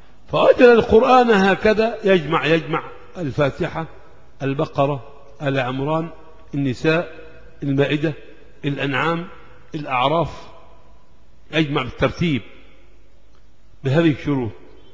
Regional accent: Egypt; احنا عندنا في مصر هنا الصعيد لهم ايه؟ لهجة

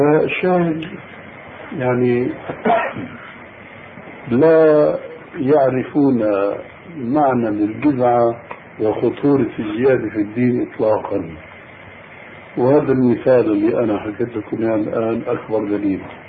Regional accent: Syria; بيحكوا المكتب عندنا في الشام

